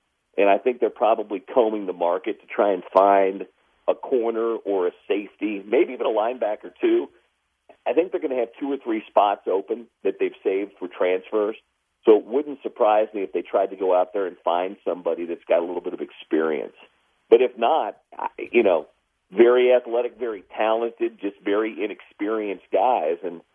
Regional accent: Kansas City, Missouri, United States; I grew up in Kansas City. We moved there when I was seven in 1977.

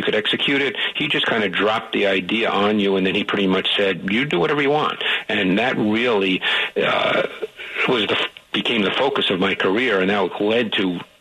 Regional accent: Queens, New York, United States; because I grew up in Queens in New York, and my high school didn't have football.

